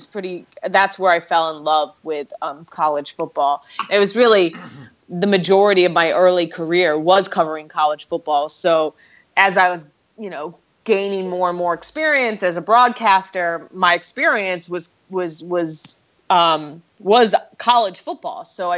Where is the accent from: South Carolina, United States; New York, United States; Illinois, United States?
Illinois, United States; Evanston; As you know, Kolsky, I grew up in Evanston, where Northwestern is. I lived at home with my parents my sophomore year.